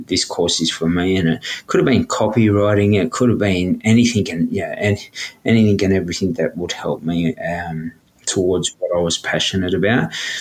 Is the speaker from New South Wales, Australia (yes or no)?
yes; Redfern, New South Wales, Australia; growing up in Redfern, we had uncles, aunties disappear just the community disappear.